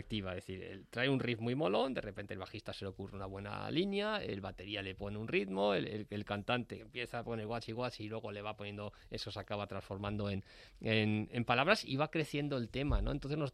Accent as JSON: {"language": "Spanish", "town": "Madrid", "region": "Community of Madrid", "country": "Spain", "said": "yo soy de Madrid"}